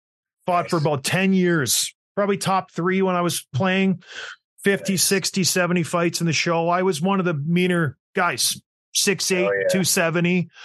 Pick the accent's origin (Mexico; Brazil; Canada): Canada; So I'm from Canada.